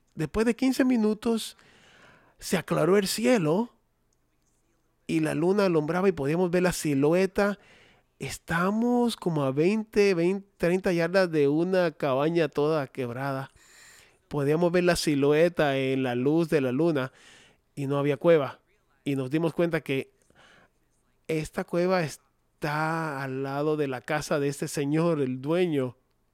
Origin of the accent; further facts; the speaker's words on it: Colorado, United States; Spanish is a second language; yo soy de Colorado.